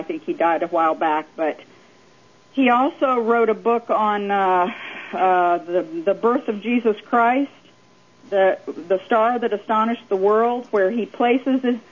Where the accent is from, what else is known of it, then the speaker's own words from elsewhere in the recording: Texas, United States; The way I fix them is, being a Texan, I put about a cupful of the different mixed sprouts in a bowl